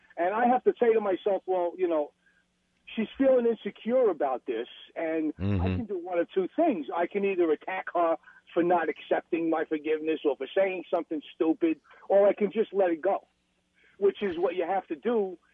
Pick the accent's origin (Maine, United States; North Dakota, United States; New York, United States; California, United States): New York, United States; Brooklyn; accent: New York; also born or lived in Queens; Yeah, I was born in Mashpee, Queens. I was raised in Brooklyn.